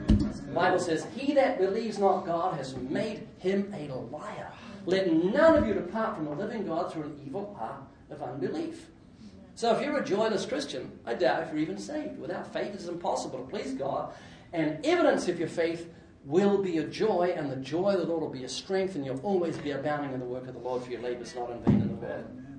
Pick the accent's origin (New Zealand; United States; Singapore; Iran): New Zealand; I've got a slight accent, it's because I'm from New Zealand.